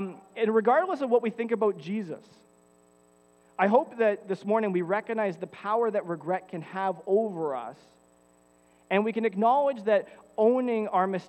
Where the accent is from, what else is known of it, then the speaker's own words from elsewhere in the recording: Canada; over the last year, as a Canadian society, we have been reminded yet again about the lasting legacy of the residential school system here in Canada. For sure, this is a legacy of regret and shame for all of us as Canadians